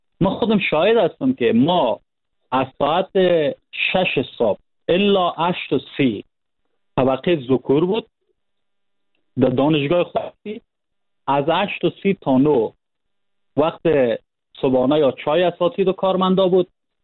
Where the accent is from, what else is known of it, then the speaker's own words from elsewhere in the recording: Panjshir, Afghanistan; ما خودم از پنجشیر هستم